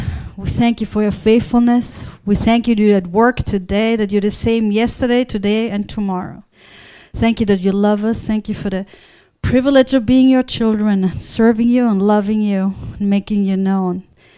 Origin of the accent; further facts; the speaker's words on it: Austria; I'm from Austria, and Austria is nominally Catholic.